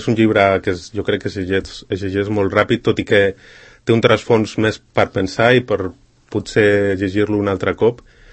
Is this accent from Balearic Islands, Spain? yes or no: no; Madrid, Community of Madrid, Spain; jo sóc de Madrid